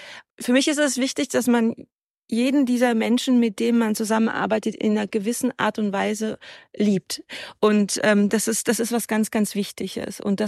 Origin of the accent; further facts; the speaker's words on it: Bavaria, Germany; wir sind beide aus Arbeiterfamilien. Ich komme aus einem bayerischen kleinen Dorf. Also wir sind in einer Großfamilie aufgewachsen